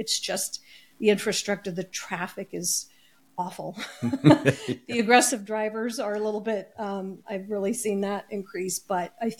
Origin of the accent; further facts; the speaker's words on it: Nampa, Idaho, United States; Well, that's pretty much it. I was born and raised in Nampa, Idaho. I really had an absolutely wonderful childhood.